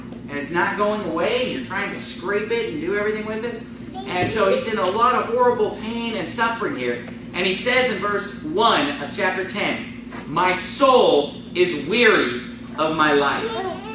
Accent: California, United States; And I grew up in California, and I've been exposed to it, and I've never been allergic to it until now.

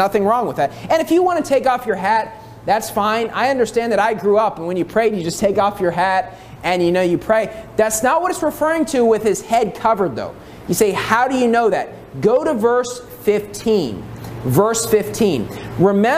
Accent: United States; now in Philippines; everything that happens in the U.S. is going to happen here just 20 years later. That's the way it works, because my home country brings the sin into the Philippines

